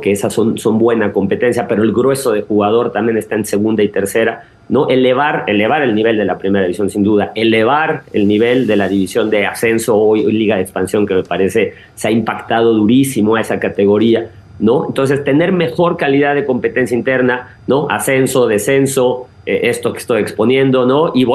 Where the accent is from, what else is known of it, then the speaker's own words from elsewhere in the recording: Veracruz, Mexico; also born or lived in State of Mexico / Mexico City; soy jarocho. Raúl, he vivido, viví mucho más tiempo entre Estado de México y Ciudad de México, pero mi familia toda es de Veracruz.